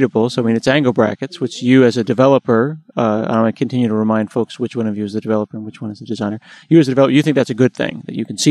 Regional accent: United States; accent: American; No, that's my dodgy American accent, so I forgive.

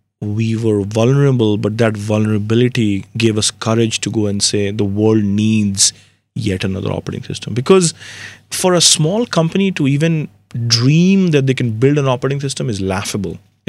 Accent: India; now in United States; in 97, when I came from India to the US

